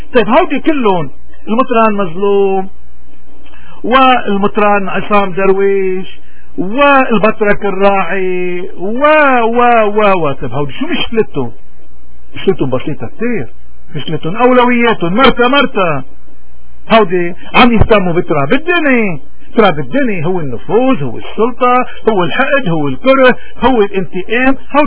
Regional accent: Lebanon; طيب هودي نحن كلبنانيين إسلام مسيحي دروز وكنا من أي مذهب كنا بالطوائف هذه، كيف بدنا نسكت إذا نحن لبنانيين

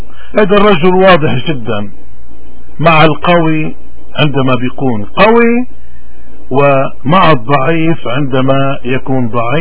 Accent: Lebanon; نحن كلبنانيين اليوم عم نمر بأزمة كتير كبيرة

